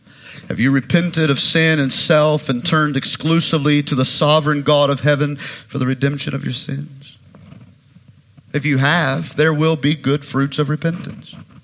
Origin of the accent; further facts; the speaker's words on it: the South, United States; Of course we're Christians. We're from the South. Of course we're Christians.